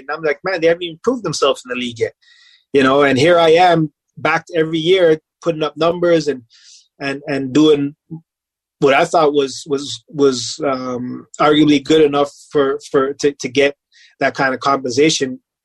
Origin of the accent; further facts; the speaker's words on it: Toronto, Ontario, Canada; It was a challenge for me being Canadian, right? Being Toronto.